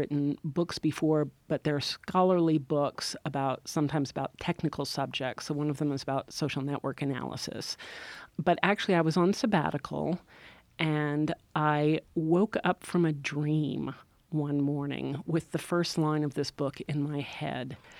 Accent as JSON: {"language": "English", "region": "Arkansas", "country": "United States", "tie": "born or raised there", "said": "I grew up in the Ozark Mountains of Arkansas, where there is not a whole lot to do."}